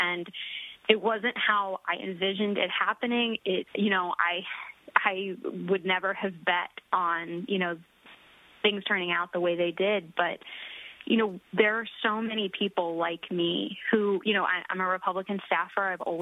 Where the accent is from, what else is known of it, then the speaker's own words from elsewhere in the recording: United States; you know, not just as an American voter, but as someone who's very dedicated to their career